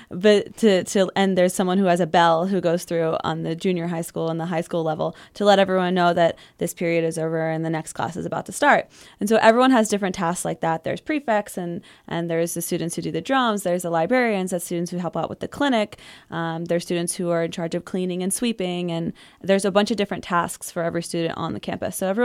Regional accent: Doylestown, Pennsylvania, United States; I grew up in Doylestown, Pennsylvania.

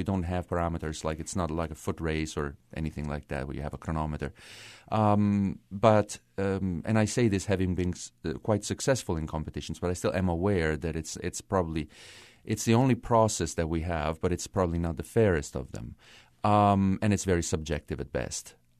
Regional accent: Foggia, Apulia, Italy; English is a second language; I was born and raised in Italy. I did all my studies in Italy, and I was born in southern Italy in the city of Foggia.

